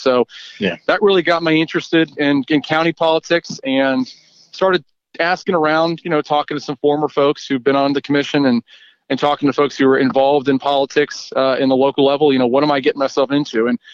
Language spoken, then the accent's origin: English; Mariemont, Ohio, United States; my brother and sister and I were all born on the west side and lived a few years there. But I was raised in Marymount, went to the Marymount Public Schools.